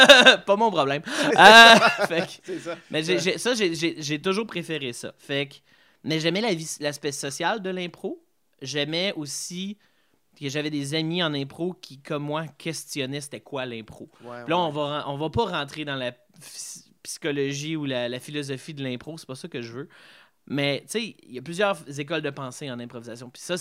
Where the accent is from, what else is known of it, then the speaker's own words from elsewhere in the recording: Quebec, Canada; J'étais weird parce que je venais d'arriver du Québec, fait que ma culture était complètement différente